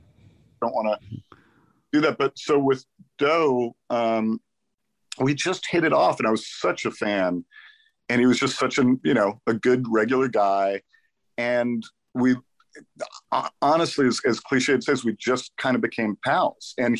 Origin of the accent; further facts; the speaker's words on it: California, United States; I grew up in the Valley, so it was forbidden because we were too close to Spahn Ranch.